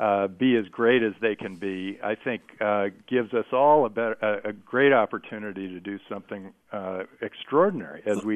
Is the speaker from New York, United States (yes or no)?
no; California, United States; I grew up here in the Silicon Valley.